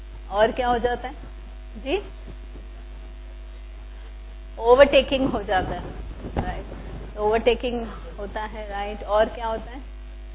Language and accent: Hindi; Mumbai, Maharashtra, India; और हम मुंबई से आते हैं तो मुंबई में ये बहुत सुनने को मिलता है